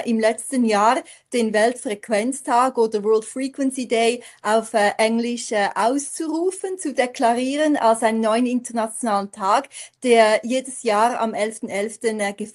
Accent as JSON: {"language": "German", "region": "Zurich", "country": "Switzerland", "tie": "born or raised there", "said": "ich hatte als kleines Mädchen schon, als ich aufgewachsen bin in Zürich, den Traum"}